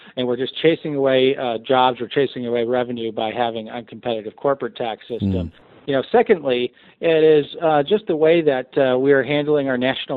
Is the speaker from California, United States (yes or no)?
no; Michigan, United States; Then you have business type governors like Rick Snyder in my home state of Michigan